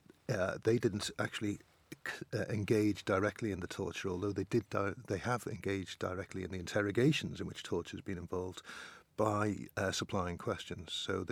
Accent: United Kingdom; there was a time when I assumed that the British really didn't do torture, that because it would somehow be un-British to do so.

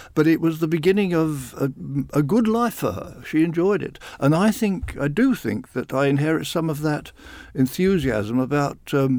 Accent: London, United Kingdom; born there; I was born in Whitechapel Hospital

